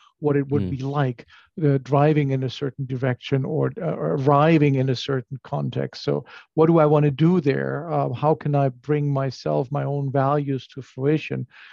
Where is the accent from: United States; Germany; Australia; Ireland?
Germany; You know, I grew up in Germany. And when I grew up, there was Catholics, there was Protestants, and there was nothing else almost.